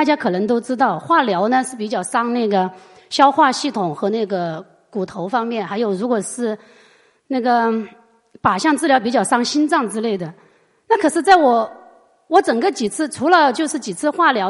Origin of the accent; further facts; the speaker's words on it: Chongqing, China; 我是重庆人哈，我跟我先生都是重庆人